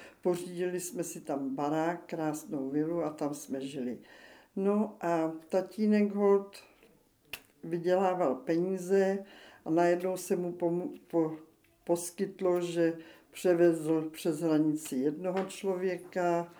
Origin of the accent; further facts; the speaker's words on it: Štoky, Vysočina Region, Czechia; born there; já jsem se narodila ve Štokách 10.6.44